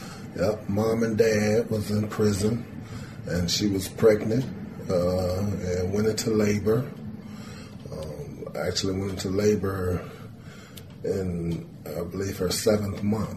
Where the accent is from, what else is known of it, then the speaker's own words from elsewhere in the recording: Chicago, Illinois, United States; So she took me from the New York State prison and brought me to Chicago, mm-hmm. where I grew up in Chicago.